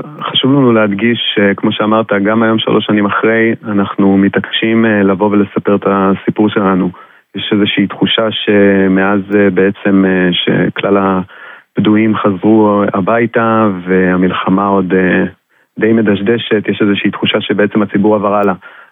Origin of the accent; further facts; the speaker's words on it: Holon, Tel Aviv District, Israel; born there; בעיר הולדתי, בחולון.